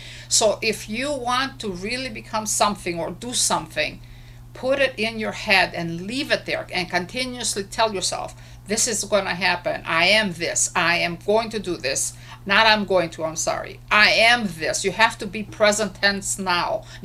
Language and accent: English; Greece; I came from Greece. I was born in Greece, so my dad did not want me to become an artist.